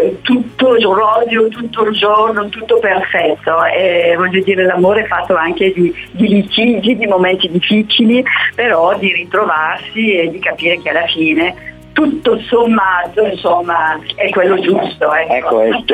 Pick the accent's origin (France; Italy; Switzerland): France; Italian is a second language; Io sono francese, poi sapete che utilizzo le parole senza, neanche a volte un po' esagerate